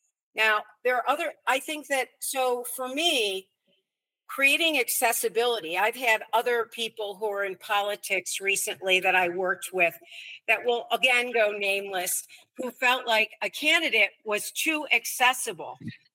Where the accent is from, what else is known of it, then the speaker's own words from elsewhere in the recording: Chicago, Illinois, United States; I love Chicago. I grew up in Chicago.